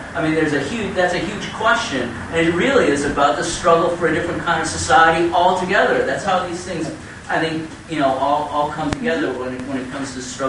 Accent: Chicago, Illinois, United States; from Chicago.

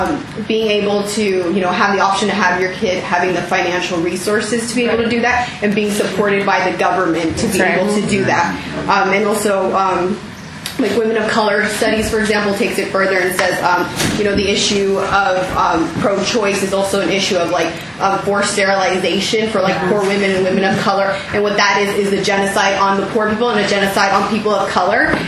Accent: San Diego, California, United States; I'm from San Diego.

